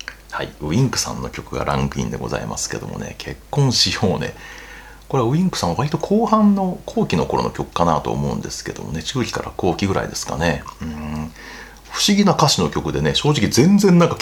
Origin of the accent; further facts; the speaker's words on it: Hiroshima, Japan; 特に僕はね広島出身で瀬戸内海が大好きなのでね